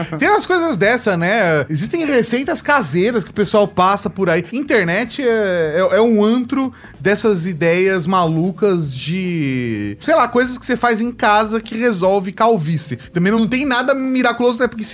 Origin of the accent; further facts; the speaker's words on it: Brazil; como um bom brasileiro